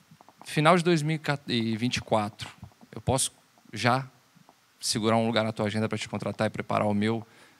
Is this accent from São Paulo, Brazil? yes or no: no; Brasília, Federal District, Brazil; now in Braga, Portugal; Sou natural de Brasília, capital do Brasil. Moro hoje em Braga